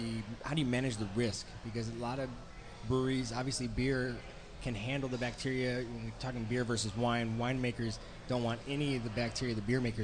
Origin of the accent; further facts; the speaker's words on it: Indiana, United States; I'm using these Indiana breweries because I grew up in Indiana and they're right in the heart of the country for me.